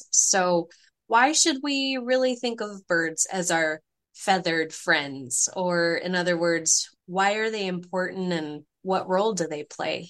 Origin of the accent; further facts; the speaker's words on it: Illinois, United States; one of my favorite childhood memories growing up in Illinois with my family was our annual spring robin contest.